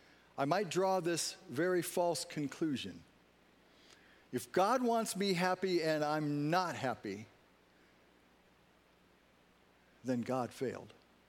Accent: United States; I'm an American.

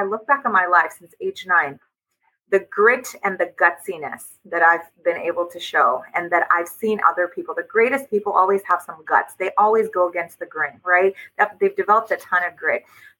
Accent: India; And I said, well, neither. I'm from India.

